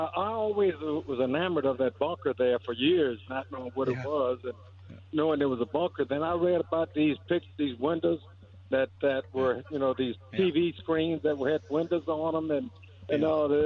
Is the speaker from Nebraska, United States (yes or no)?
no; White Castle, Louisiana, United States; when I was a younger man, I'm from White Castle, Louisiana.